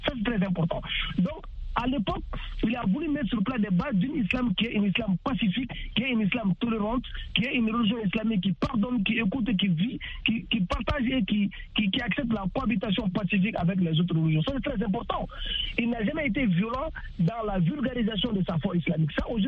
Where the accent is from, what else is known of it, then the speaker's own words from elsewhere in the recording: Tombouctou, Mali; ma région natale qui est Tombouctou et Darawan à l'époque